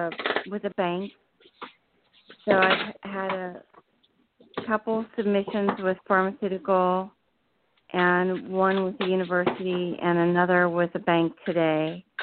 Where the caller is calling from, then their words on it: New Jersey, United States; New Jersey.